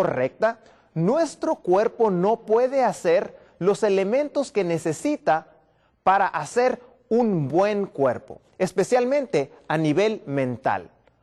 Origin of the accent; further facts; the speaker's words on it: Baja California, Mexico; vengo desde Baja California